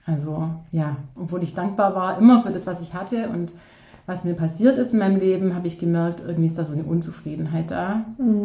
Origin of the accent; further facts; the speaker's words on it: Baden-Württemberg, Germany; ich komme aus der Nähe von Ulm, ich bin 42 Jahre alt